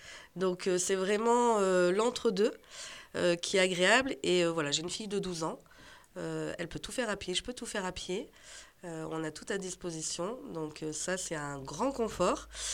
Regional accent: Réaumont, Auvergne-Rhône-Alpes, France; Bah moi, je viens de Réaumont.

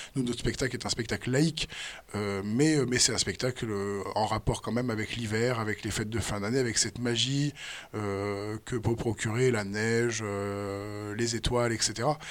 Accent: Voiron, Auvergne-Rhône-Alpes, France; Et moi, j'ai grandi à Voiron.

